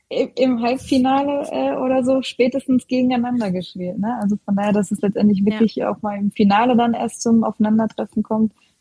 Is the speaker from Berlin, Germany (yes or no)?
no; Hesse, Germany; moved away; dass ich nach dem Fußball gerne wieder in die Nähe meiner Heimat möchte. Ich bin bei Frankfurt am Main da in der Nähe.